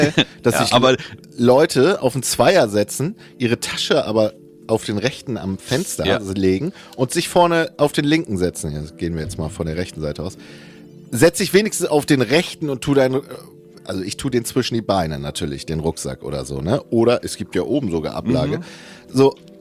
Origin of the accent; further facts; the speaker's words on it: Bremen, Germany; ich bin kein Bremer mehr.